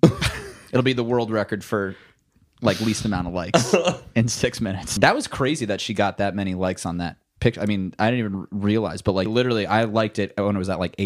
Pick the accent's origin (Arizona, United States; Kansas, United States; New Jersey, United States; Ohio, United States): New Jersey, United States; now in Los Angeles, United States; I am a musician from New Jersey. I live in Los Angeles, California